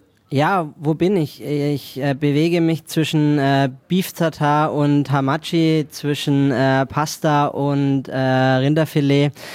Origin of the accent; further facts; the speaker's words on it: Heroldsberg, Bavaria, Germany; born there; Ja, Franke, gebürtig aus Heroldsberg.